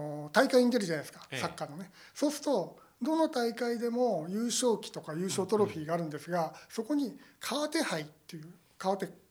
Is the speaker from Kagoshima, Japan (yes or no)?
no; Kofu, Yamanashi, Japan; まず僕が甲府に生まれ育ちっていうところでいうと